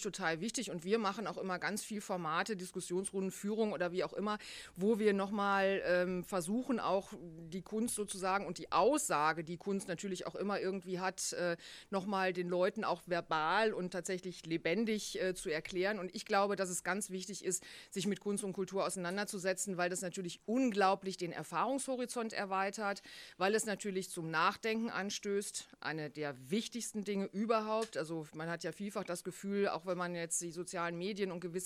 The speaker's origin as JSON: {"language": "German", "region": "North Rhine-Westphalia", "country": "Germany", "said": "Naja, ich bin ja aus dem Sauerland, so gesehen habe ich ja gute Bodenhaftung, ne?"}